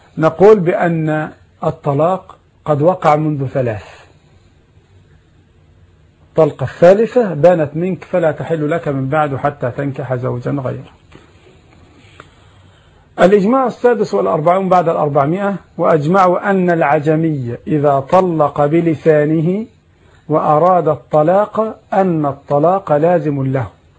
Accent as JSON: {"language": "Arabic", "country": "Egypt", "said": "لأن عندنا في مصر يكتبون أثاث البيت باسم الزوجة في القائمة"}